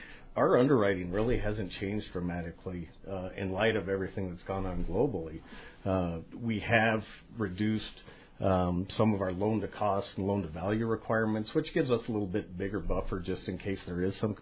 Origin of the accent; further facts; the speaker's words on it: Santa Fe, New Mexico, United States; Born and raised in Santa Fe, graduated from Santa Fe High. Never ventured real far.